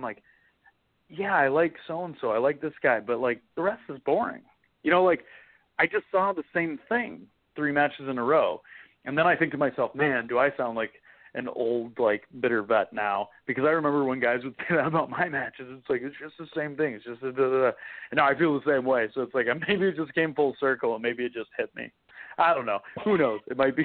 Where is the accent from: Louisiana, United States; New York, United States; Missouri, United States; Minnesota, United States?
Minnesota, United States; growing up in Minnesota and then also living in Robbinsdale